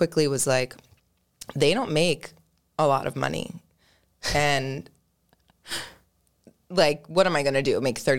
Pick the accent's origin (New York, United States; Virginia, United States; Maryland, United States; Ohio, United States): Maryland, United States; moved away as an adult; now in California, United States; I was born and raised in Maryland. I was living there my whole life. I visited California when I was a junior in high school, and I came back home and I was like, Mom, I'm going to live there.